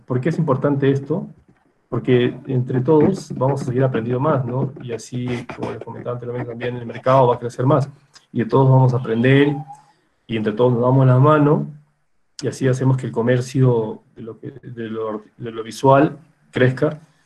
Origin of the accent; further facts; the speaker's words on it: Lima, Peru; yo soy limeño ya, pero bueno, mi papá es arequipeño y yo me siento arequipeño.